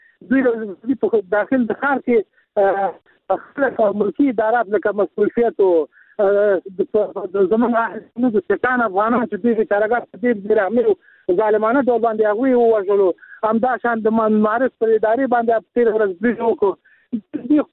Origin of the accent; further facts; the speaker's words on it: Afghanistan; زه د یو افغان په توګه وایم، افغانستان زموږ ستاسو د ټولو افغانانو شریکه کور دی